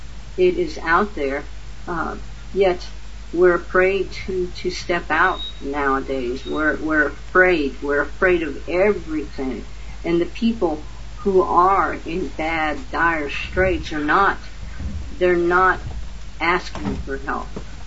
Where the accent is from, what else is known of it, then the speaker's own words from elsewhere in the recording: Louisiana, United States; born there; now in Kansas, United States; You know, I came from Louisiana. I've spent more of my life in Kansas than actually the state where I was born. And I came from a hostile environment.